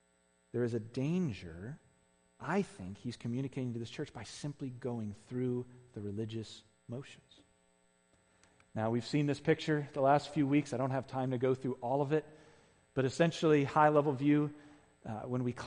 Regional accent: the South, United States; I'm from the South, and so pretty much everybody was born into an evangelical church of some sort, right?

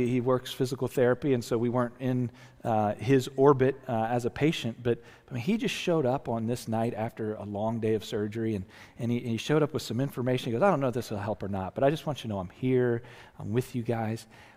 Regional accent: Chesapeake Bay, United States; You know, I grew up on the Chesapeake Bay

